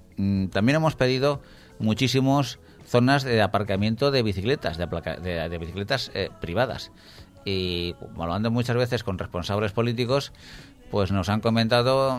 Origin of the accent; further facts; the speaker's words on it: Valencia, Valencian Community, Spain; yo, como ciudadano valenciano y como usuario de la bicicleta muchos días